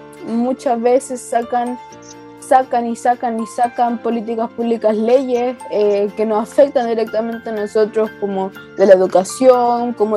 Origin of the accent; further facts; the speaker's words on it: Chile; Nuestro país se quedó en una etapa que yo creo que sí. Yo le digo conservacionismo. Yo creo que se quedó en una etapa de adultocentrismo. Yo siento que no. En Chile la participación es baja.